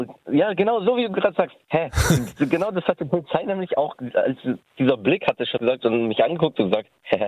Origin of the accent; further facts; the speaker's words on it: Sindelfingen, Baden-Württemberg, Germany; Aus Sindelfing.